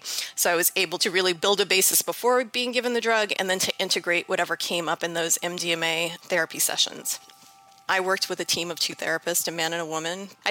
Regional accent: New Orleans, Louisiana, United States; I'm from New Orleans, Louisiana.

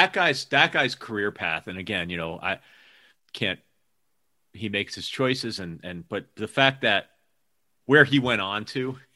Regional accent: Hamden, Connecticut, United States; Well, I'm from Hamden, so I'm also a.

